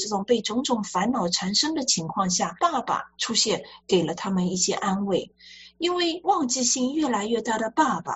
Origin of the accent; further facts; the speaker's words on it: Shanghai, China; 那我来自上海，在上海女人不是这样的